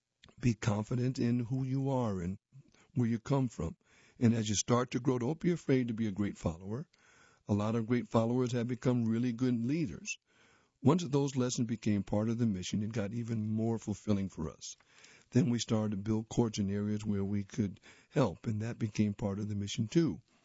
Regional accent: Nigeria; That first camp we hosted was in Nigeria, my home country.

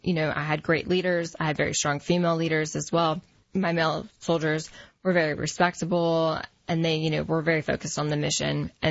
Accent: Gulf Shores, Alabama, United States; So I grew up, you know, the Gulf Shores area. My grandparents lived on Fort Morgan down there.

